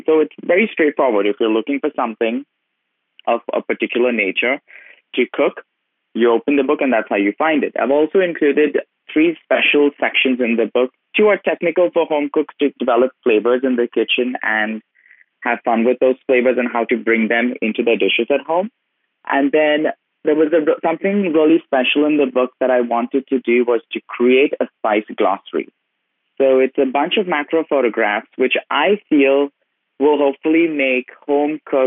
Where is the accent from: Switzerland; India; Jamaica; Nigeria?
India; now in United States; I was born in India, I was brought up there, and I moved to America. I lived in Cincinnati, Ohio, then lived in D.C., and now in California.